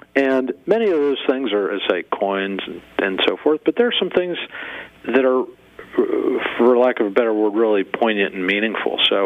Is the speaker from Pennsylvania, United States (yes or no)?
yes; Berwick, Pennsylvania, United States; Well, I grew up in Berwick and went to school in Kingston, and then moved down to the southeast Pennsylvania.